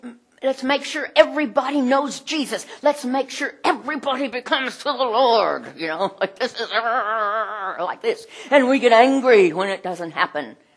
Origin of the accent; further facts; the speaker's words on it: Oklahoma, United States; This is Oklahoma flag. I grew up in Oklahoma.